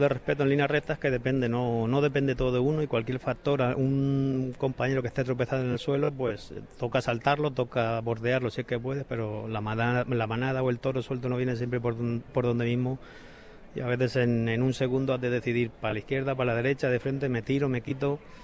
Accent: Liétor, Castilla-La Mancha, Spain; en mi casa, en mi pueblo, en Liétor y donde sea

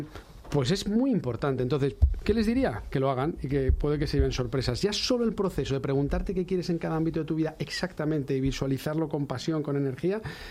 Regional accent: Community of Madrid, Spain; Soy madrileño, pero toda mi familia es de Murcia.

